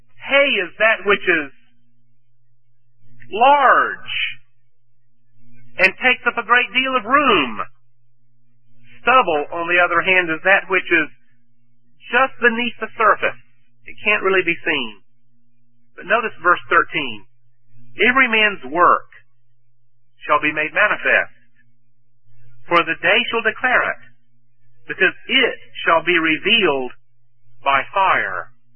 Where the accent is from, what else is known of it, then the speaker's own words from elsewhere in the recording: Washington, Georgia, United States; Back in my hometown of Washington, Georgia, which is outside of Augusta